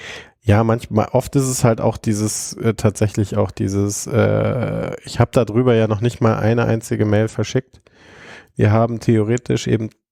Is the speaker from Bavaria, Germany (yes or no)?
yes; Augsburg, Bavaria, Germany; now in Munich, Germany; ich bin ja ursprünglich aus Augsburg nach München gezogen.